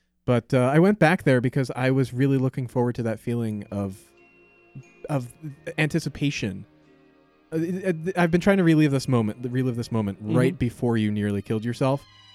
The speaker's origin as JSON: {"language": "English", "country": "Australia", "said": "Yeah, I'm originally from Australia."}